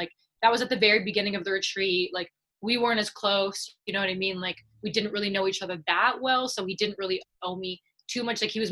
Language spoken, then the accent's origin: English; Canada; So I got, because I'm Canadian and the conversion rate